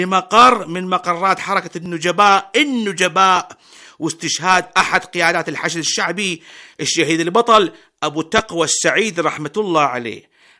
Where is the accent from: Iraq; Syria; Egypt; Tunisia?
Iraq; وأنا يا أبوي كعراقي مراقب للأحداث ويهتم بالصغيرة والكبيرة في بلده